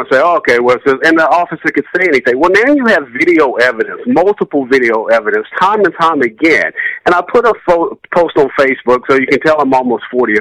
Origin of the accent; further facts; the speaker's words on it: South Carolina, United States; now in Houston, United States; So when I came up, I grew up in South Carolina. Now I'm in Houston.